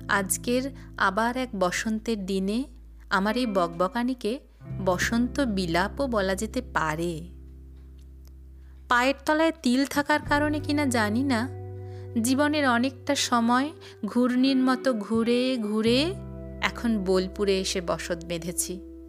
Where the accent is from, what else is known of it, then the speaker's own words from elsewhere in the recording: Singur, West Bengal, India; মফস্বলের মেয়ে, বাড়ি আমার সিঙ্গুর।